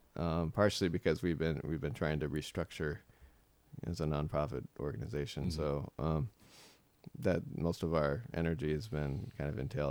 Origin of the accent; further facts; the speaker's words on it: Seattle, Washington, United States; maybe up to my hometown in Seattle.